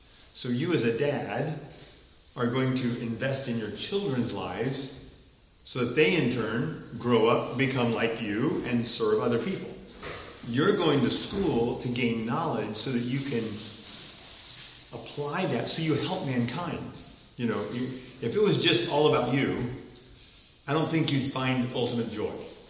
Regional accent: Taiwan; So my parents took me to Taiwan when I was 9 months old. I grew up in Taiwan. I was a missionary kid, they call me.

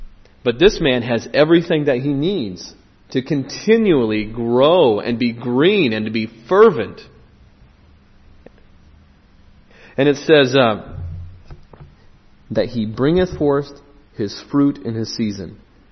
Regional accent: United States; now in United Kingdom; I mentioned that I'm from the States

